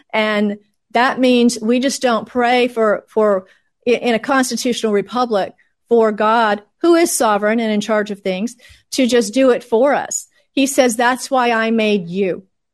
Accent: Texas, United States; And I mean, don't even ask me as a Texan about Mark Cuban and his offensive results

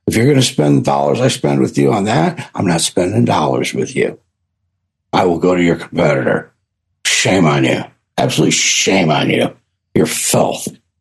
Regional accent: Midwest, United States; I grew up in Baptist churches in the middle of the United States.

